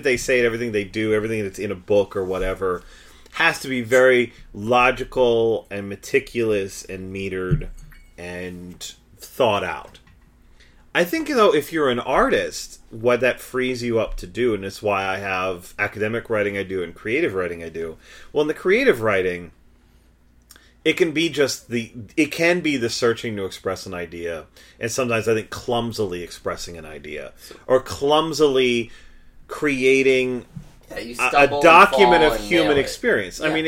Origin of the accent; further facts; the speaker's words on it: New Jersey, United States; I grew up in New Jersey where we were always going to murder each other like 5 minutes from now.